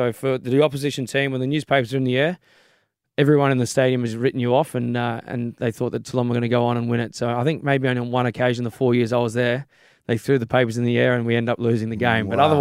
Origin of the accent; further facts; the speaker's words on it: Queensland, Australia; also born or lived in New South Wales; I spent most of my life probably growing up in Queensland, but I was born here in New South Wales, so I'm a big New South Wales fan.